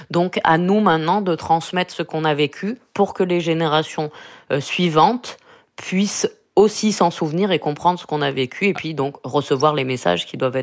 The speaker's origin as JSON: {"language": "French", "town": "Oradour-sur-Glane", "region": "Nouvelle-Aquitaine", "country": "France", "tie": "born or raised there", "said": "Moi, me concernant, donc je suis née à Oradour, mes parents habitaient Oradour, donc j'ai grandi dans ce village-là, dans le nouveau bourg d'Oradour, et donc j'ai grandi avec les ruines du village martyr."}